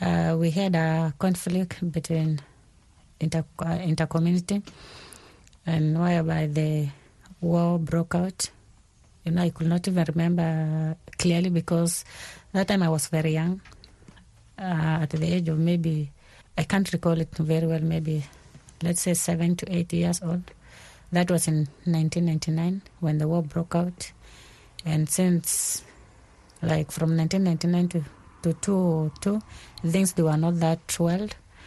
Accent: Turkana County, Kenya; also born or lived in South Sudan; I come from South Sudan, but I stay in Kenya. I have been in Kenya most of my life. I think I grew up there as a refugee in Kakuma refugee camp, which is in Kenya. And I left South Sudan in 2002.

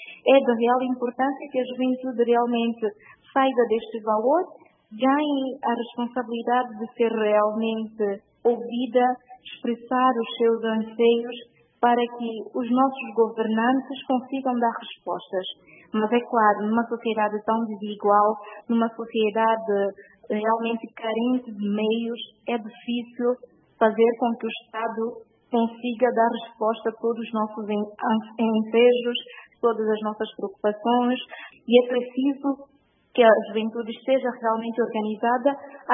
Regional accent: São Tomé & Príncipe; enquanto santomense, de dar a minha voz ao mundo

